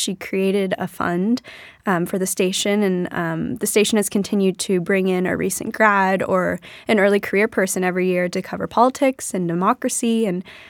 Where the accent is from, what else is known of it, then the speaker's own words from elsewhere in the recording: San Diego, California, United States; just randomly made different connections or developed different relationships with a lot of people growing up in San Diego.